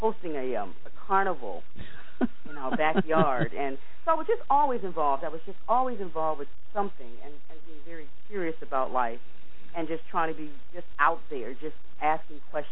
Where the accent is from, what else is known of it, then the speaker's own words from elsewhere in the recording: Washington, District of Columbia, United States; Well, I was born in Washington, D.C. I'm a native Washingtonian, and I was educated in D.C. public school.